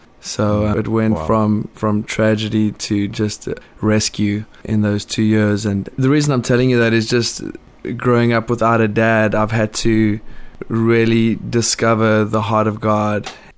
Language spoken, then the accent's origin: English; Bothaville, Free State, South Africa; I was born and raised in South Africa, actually born in a little town right in the middle of South Africa called Botaville, just a little farming town.